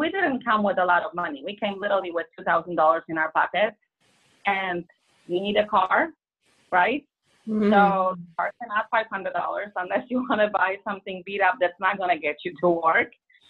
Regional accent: Poland; English is a second language; moved away as an adult; now in Los Angeles, United States; I have been in Los Angeles for the past 25 years. I came from Poland. I was born and raised there for 21 years.

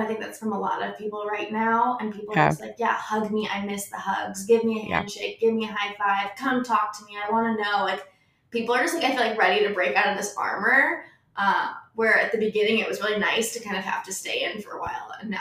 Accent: Cleveland, Ohio, United States; also born or lived in Las Vegas; I grew up in Cleveland, but I moved to Vegas for 7 years. I lived in a van, traveled for a year.

